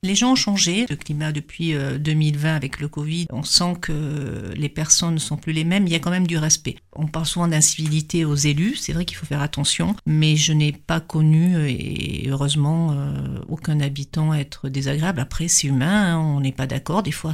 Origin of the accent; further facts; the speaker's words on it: Occitanie, France; je viens de l'Aveyron et dans mes petits villages, clairement, c'était le quotidien.